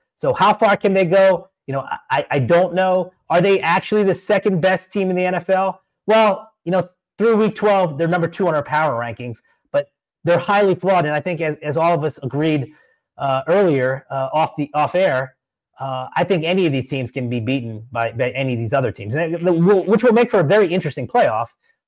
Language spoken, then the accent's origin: English; Philadelphia, Pennsylvania, United States; I'm from Philadelphia. I'm born and raised a Philadelphia Eagles fan.